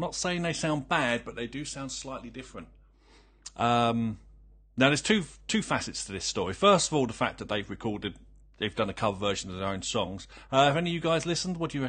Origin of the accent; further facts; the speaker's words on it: London, United Kingdom; so I'm a Londoner.